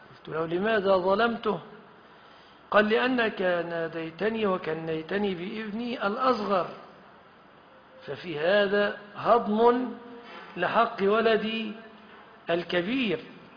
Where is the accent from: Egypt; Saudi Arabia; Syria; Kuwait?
Egypt